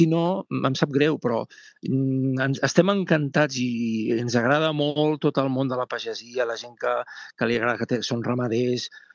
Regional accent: Lles de Cerdanya, Catalonia, Spain; Jo visc a Lles, soc de Lles, nascut allà, i la meva filla també ho és.

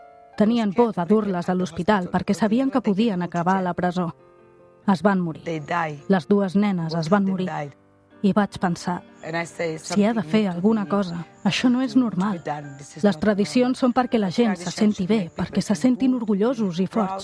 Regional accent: Dakar, Senegal; also born or lived in Casamance; Vaig néixer a Dakar i em vaig criar amb el meu oncle.

